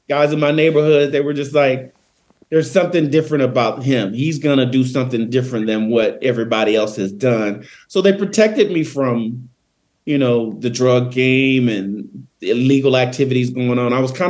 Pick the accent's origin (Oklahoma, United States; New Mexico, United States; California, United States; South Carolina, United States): South Carolina, United States; Greenville; Early years, grew up in Greenville, South Carolina.